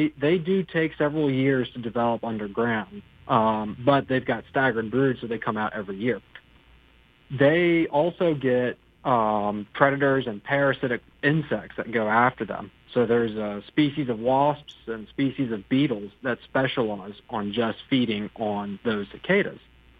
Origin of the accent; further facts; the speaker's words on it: Virginia, United States; It's pretty similar to where I grew up in Tidewater, Virginia.